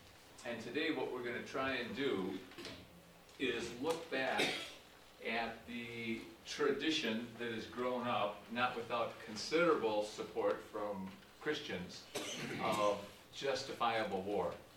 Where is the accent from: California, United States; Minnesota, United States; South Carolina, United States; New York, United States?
Minnesota, United States; Minneapolis; I'm from Minneapolis. I'm a retired lawyer.